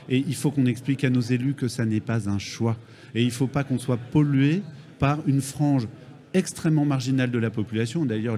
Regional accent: France; Je suis patriote, je suis français, je suis républicain, humaniste et progressiste.

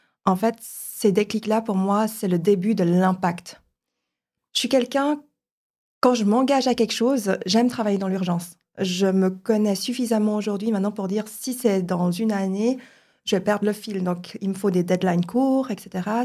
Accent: Switzerland; born there; first language Chinese; French is a second language; Mes parents sont réfugiés de la guerre du Vietnam. Donc, je suis issue d'une autre langue. Je suis née en Suisse. Par contre, je ne parlais pas le français dès le début. J'étais plus immergée dans le chinois. Ils sont d'origine chinoise.

